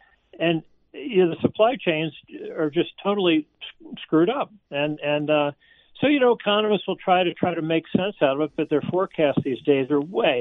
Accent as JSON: {"language": "English", "town": "St. Louis", "region": "Missouri", "country": "United States", "tie": "born or raised there", "also_born_or_lived": "Buffalo", "moved": "as an adult", "said": "short, we wound up back in St. Louis, and I did grades 8 through 12 at John Burroughs School. But I moved away from St. Louis. My family moved to Buffalo"}